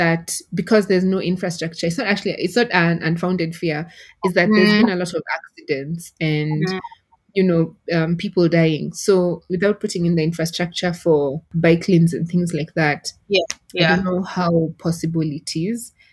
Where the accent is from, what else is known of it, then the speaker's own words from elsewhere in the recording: Nairobi, Kenya; I used to live on Thika Road. I grew up on Thika Road. And I remember in high school, I went to day school.